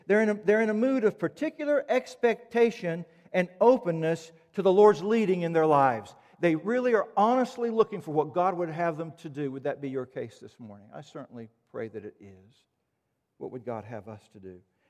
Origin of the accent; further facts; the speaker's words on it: the Carolinas, United States; For me, growing up in the Carolinas, a beach was sandy.